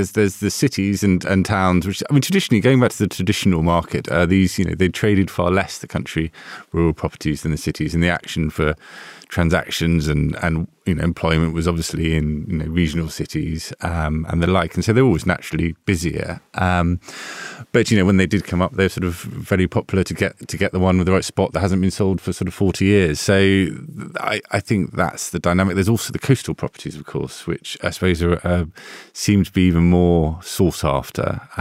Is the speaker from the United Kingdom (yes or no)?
yes; London, United Kingdom; I was born in London. So I'm a sort of Londoner by birth and lived there.